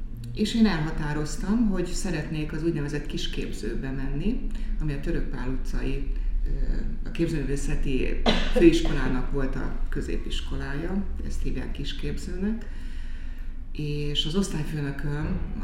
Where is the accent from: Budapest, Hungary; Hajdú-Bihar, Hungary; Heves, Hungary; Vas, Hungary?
Budapest, Hungary; nőttem fel, Budapesten, és ugyanaz egy zenei általános iskola volt